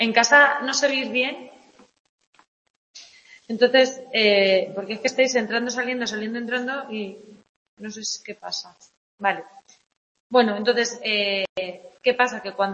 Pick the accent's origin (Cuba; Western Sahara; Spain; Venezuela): Western Sahara; yo como madre saharaui, española ahora mismo